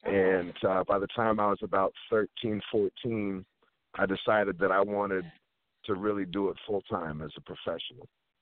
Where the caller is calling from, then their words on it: Bonney Lake, Washington, United States; I'm calling from a small town just south of Seattle, Washington. I'm in Bonnie Lake, Washington, which is not known, so I figured I'd just say Seattle.